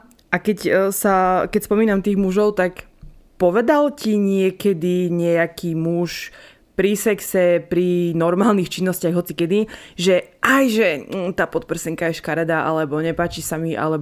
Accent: Vranov nad Topľou, Prešov Region, Slovakia; ten obchod to bol taký, že u nás vo Vranove taký

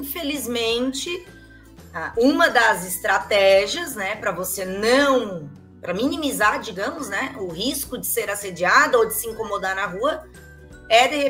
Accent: Criciúma, Santa Catarina, Brazil; Eu sou de Criciúma, Santa Catarina, vou para Curitiba.

